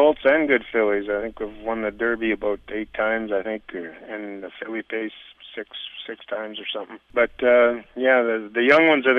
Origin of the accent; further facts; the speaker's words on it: Saskatchewan, Canada; also born or lived in Alberta; I'm actually from Saskatchewan. I spent most of my life in Alberta